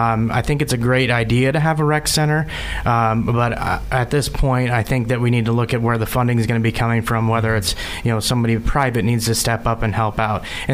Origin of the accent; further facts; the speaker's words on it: Boone, Iowa, United States; Yeah, I grew up here in Boone my whole life. Born and raised here. Parents are from here.